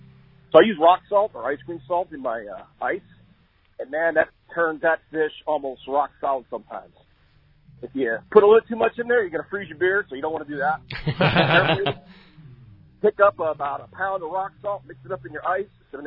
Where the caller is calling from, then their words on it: Murrieta, California, United States; Well, hey, good morning. I was calling you from Murrieta, but I just now stepped foot onto my boat getting ready to go head out and look for those bluefin.